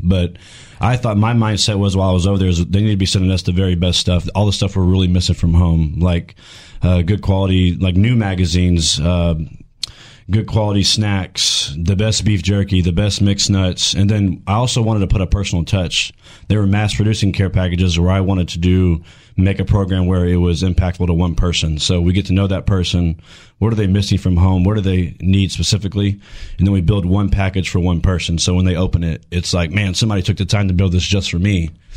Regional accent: Tomball, Texas, United States; Well, I grew up in Tomball, but I've grew up in the Houston area my whole life. Yeah, I'm a Texan kid.

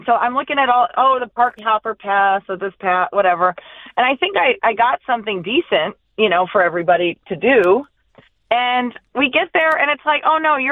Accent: Minnesota, United States; now in Los Angeles, United States; I grew up in Minnesota, and my heart is there. But I've lived in Los Angeles for almost 10 years now

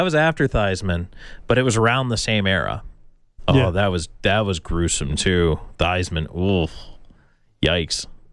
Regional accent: Buffalo, New York, United States; I'm from Buffalo. I need the traditional with the wing on the bone.

